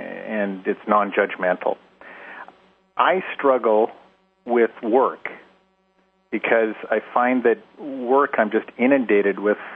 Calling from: Winnipeg, Manitoba, Canada; I'm calling from Winnipeg, Canada.

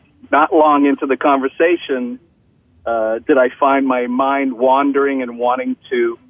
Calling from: New Jersey, United States; I'm calling from New Jersey.

